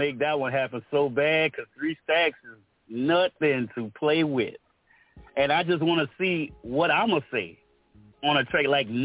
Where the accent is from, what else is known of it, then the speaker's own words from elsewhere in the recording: Louisiana, United States; I do music. I rap. I'm from Louisiana.